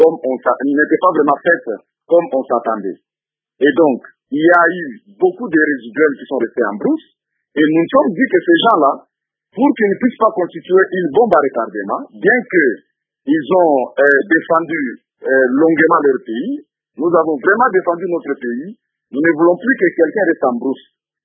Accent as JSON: {"language": "French", "country": "DR Congo", "said": "ici chez nous au Congo"}